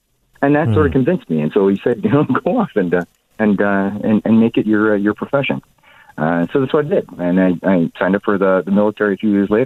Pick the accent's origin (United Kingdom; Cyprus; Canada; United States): Canada; Growing up in Canada, I as part of the Filipino family